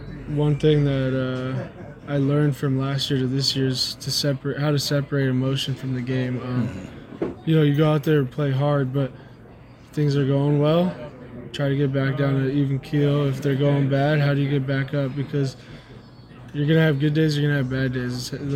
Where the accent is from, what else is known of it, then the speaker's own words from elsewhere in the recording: Los Angeles, California, United States; I grew up in East L.A., played all over L.A., and it was always just competing out there.